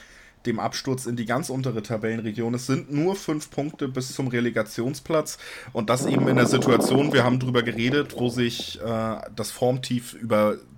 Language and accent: German; Frankfurt, Hesse, Germany; Das kennt man als Frankfurter tatsächlich ja dann auch.